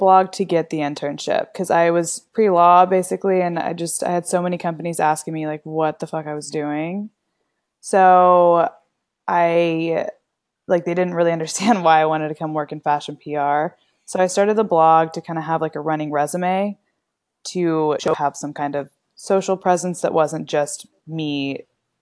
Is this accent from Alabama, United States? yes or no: no; Fort Worth, Texas, United States; also born or lived in Houston; So I'm from Fort Worth, Texas, and it's a city kind of, it's near Dallas.